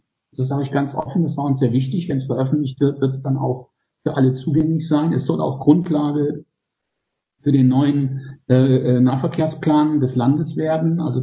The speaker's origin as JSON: {"language": "German", "region": "Schleswig-Holstein", "country": "Germany", "said": "was wir als Schleswig-Holsteiner da im Bund jetzt anmelden wollen im Schienennahverkehr."}